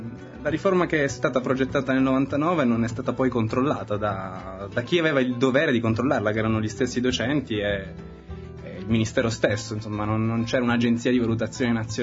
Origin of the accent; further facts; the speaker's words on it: Sicily, Italy; sì, sono siciliano.